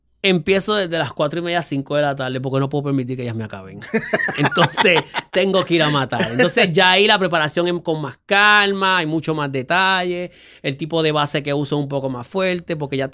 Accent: Puerto Rico; Y yo no soy europeo, yo soy, uh-huh, puertorriqueño.

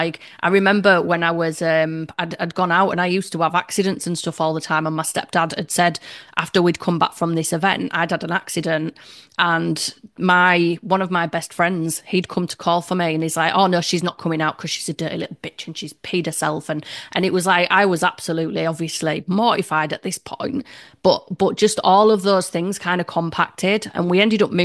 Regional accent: Leeds, Yorkshire and the Humber, United Kingdom; I grew up in Leeds

